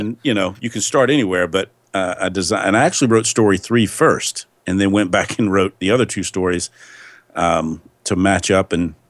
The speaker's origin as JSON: {"language": "English", "region": "North Carolina", "country": "United States", "tie": "born or raised there", "said": "not necessarily rural North Carolina, but we were 30 minutes from the closest town, so to speak, growing up. And a trip to town was a trip to town, so to speak. Didn't get to town much."}